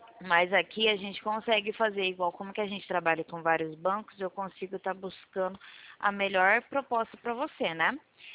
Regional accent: Presidente Prudente, São Paulo, Brazil; sou daqui de Prudente.

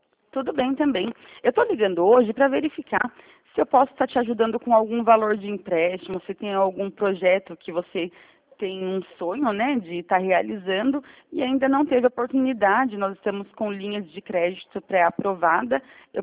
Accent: São Roque, São Paulo, Brazil; Eu sou de São Roque.

